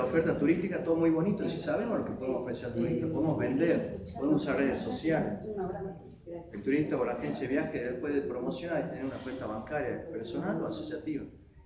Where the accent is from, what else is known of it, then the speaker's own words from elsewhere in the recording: Salta, Argentina; O sea, yo soy de Salta y la legislación es nacional.